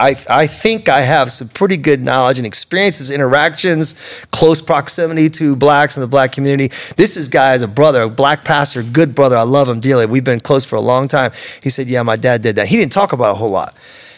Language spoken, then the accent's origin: English; Baltimore, Maryland, United States; I'm from Baltimore, headquarters of the NAACP.